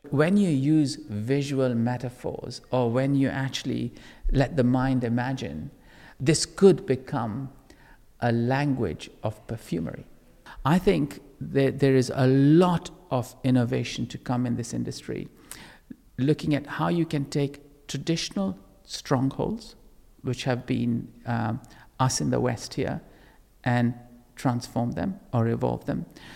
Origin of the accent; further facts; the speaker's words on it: Kenya; I was born and brought up in Kenya and on a farm, and my parents were sawmillers and farmers